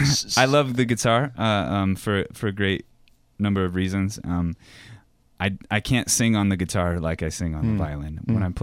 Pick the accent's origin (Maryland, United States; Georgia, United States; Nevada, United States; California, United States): Nevada, United States; Reno; And this is about growing up in Reno, where I'm from.